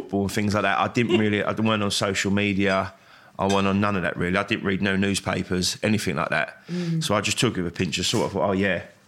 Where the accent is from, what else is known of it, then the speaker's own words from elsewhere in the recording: Loughton, East of England, United Kingdom; I grew up in Loughton, yeah.